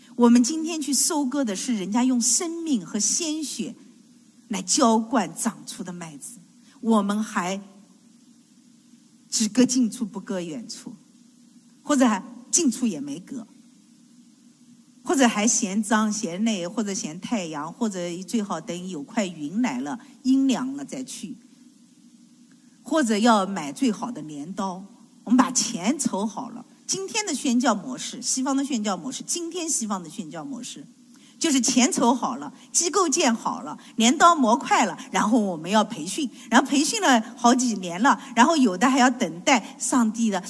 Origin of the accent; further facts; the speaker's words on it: Shanghai, China; 特别是像我生在上海，然后长在资产阶级家庭